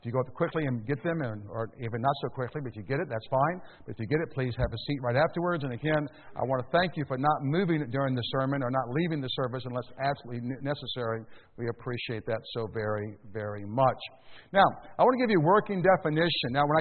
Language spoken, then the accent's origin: English; United States; Now, thank God I'm an American, okay?